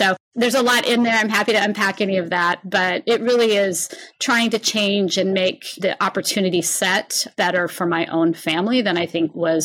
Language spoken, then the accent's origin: English; Forks, Washington, United States; I grew up in Forks, Washington, which is a tiny little town on the Olympic Peninsula.